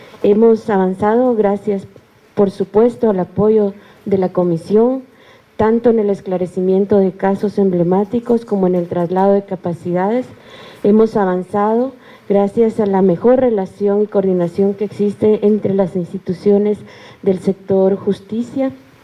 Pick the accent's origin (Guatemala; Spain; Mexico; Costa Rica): Guatemala; en nombre como ciudadana guatemalteca y como funcionaria pública